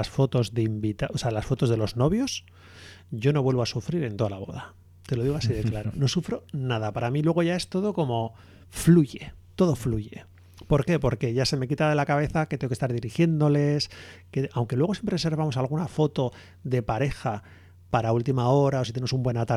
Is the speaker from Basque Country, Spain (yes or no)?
yes; Basque Country, Spain; Y al final siempre le acabo con la misma conclusión. Somos vascos y necesitamos oscuridad.